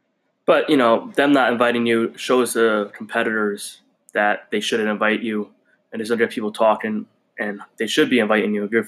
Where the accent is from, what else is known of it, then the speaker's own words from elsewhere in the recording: United States; you know, being an American, Larry Wheels is everywhere over here, social media.